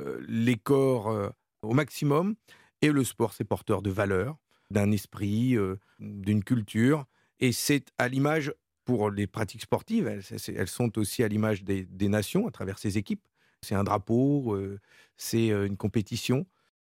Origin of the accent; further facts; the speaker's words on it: Lille, Hauts-de-France, France; dans le meeting chez nous à Lille.